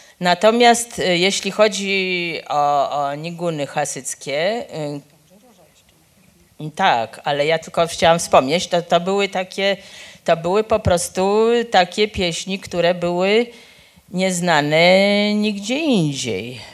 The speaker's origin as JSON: {"language": "Polish", "town": "Warsaw", "region": "Masovian Voivodeship", "country": "Poland", "tie": "born there", "said": "W Warszawie ja się urodziłam właściwie chyba w rok po tym, jak zamknięto szkołę żydowską, której nasza mama była kierowniczką."}